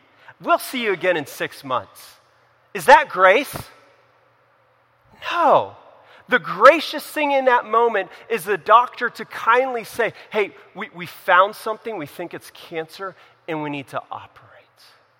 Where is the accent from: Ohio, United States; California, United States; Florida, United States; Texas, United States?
California, United States; now in Pennsylvania, United States; We don't do that here in Pennsylvania, but where I grew up in California, you do.